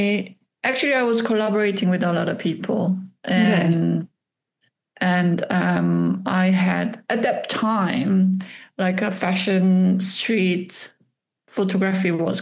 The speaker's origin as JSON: {"language": "English", "country": "South Korea", "second_language": "English", "moved": "as an adult", "lives_now": "London, United Kingdom", "said": "So I came to London from Korea to be a study abroad student. So just for studying English, basically."}